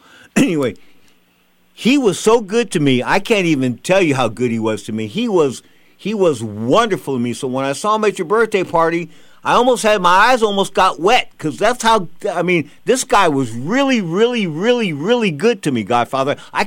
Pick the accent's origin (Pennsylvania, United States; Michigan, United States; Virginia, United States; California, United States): California, United States; San Francisco; Okay, well, obviously, me, I'm from San Francisco, and no.